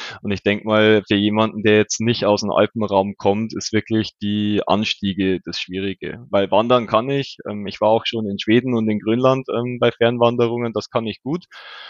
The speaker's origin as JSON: {"language": "German", "town": "Weiden in der Oberpfalz", "region": "Bavaria", "country": "Germany", "said": "Ich komme aus Weiden in der Oberpfalz, also aus Bayern."}